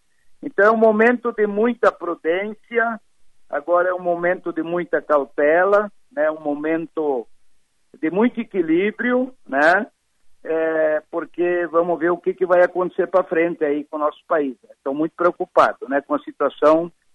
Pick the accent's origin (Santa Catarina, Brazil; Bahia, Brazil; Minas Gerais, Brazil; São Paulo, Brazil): Santa Catarina, Brazil; Modelo; also born or lived in Chapecó; now in Maravilha, Brazil; A cidade natal, eu nasci em Chapecó, mas me criei em Modelo e resido em Maravilha, de uma cidade aí pequena, de 30 mil habitantes.